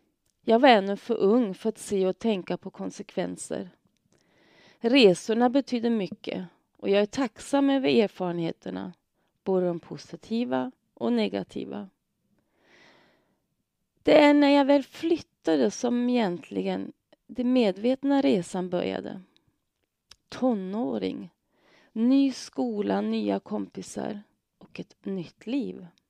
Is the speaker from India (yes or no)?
no; Germany; Swedish is a second language; now in Sweden; det första jag målmedvetet bestämde mig för var att det inte skulle höras att jag var invandrare eller tysk.